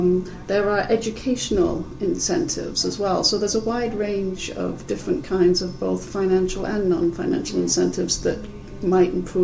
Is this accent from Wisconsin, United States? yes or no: yes; Wisconsin, United States; Sure, there's one quite interesting example from my home state of Wisconsin